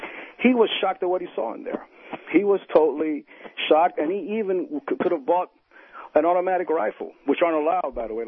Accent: New York, United States; born there; my family's from the Dominican Republic, by the way. I was born in New York.

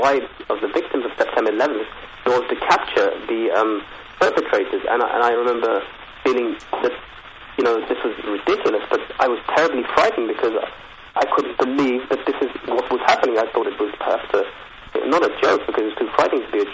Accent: Birmingham, West Midlands, United Kingdom; I'm in Birmingham, England.

